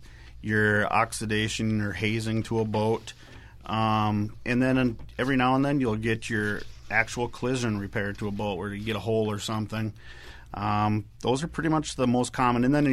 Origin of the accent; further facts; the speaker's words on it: Stillwater, Minnesota, United States; now in Somerset, United States; I'm from Stillwater, locally. I've grew up here my whole life and haven't left too far. I have moved to Somerset, Wisconsin